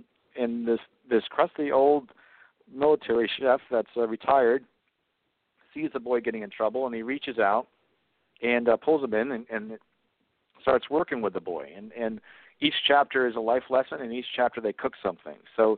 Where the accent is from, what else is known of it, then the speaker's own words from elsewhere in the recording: New England, United States; I grew up in New England.